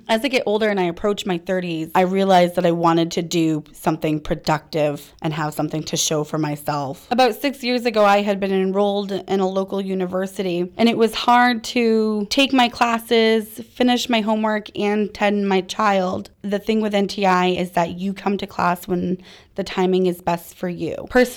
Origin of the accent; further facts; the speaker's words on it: Brooks, Maine, United States; I am from Brooks, Maine.